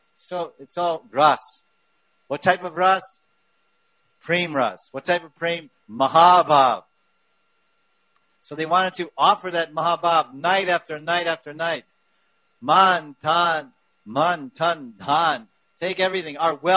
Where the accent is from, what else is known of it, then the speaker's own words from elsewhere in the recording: India; English is a second language; My religious book, I'm Indian. I'm from India. We have books called the Vedas. These are our books of religion.